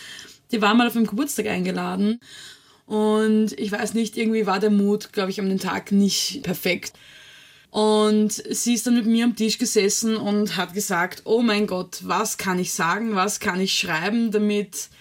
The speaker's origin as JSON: {"language": "German", "country": "Austria", "said": "bei uns in Österreich gibt es einen Märchenpark"}